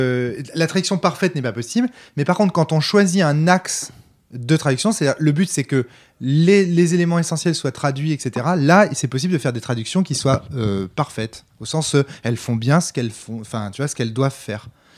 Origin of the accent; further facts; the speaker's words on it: France; tu vois, je ne suis pas américain. Il y a un américain qui écrit des livres pour des américains. Je suis français